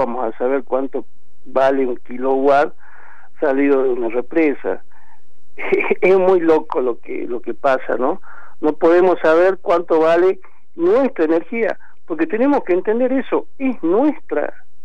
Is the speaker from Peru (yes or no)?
no; Argentina; cuando el dueño de todo eso, que somos los argentinos